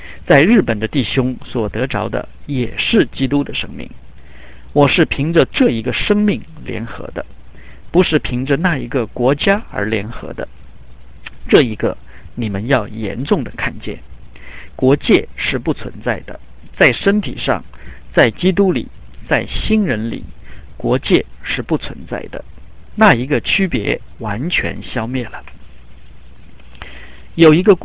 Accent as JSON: {"language": "Chinese", "country": "China", "said": "我们是中国人，我们在国家的律法之下"}